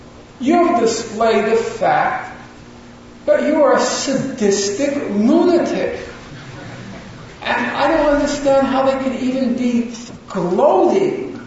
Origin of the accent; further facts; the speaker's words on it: United States; As an American, as horrific as Israel's crimes are, they pale in comparison to what the U.S. does